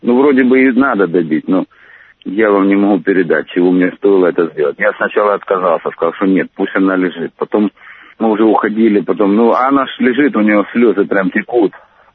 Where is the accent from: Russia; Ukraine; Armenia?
Ukraine; Lysychansk, Luhansk Oblast; born there; Я здесь родился недалеко от этого места, где сейчас нахожусь. Я родился в Лисичанске, это 50 километров отсюда. Вот 50 километров отсюда, 50 лет назад я родился.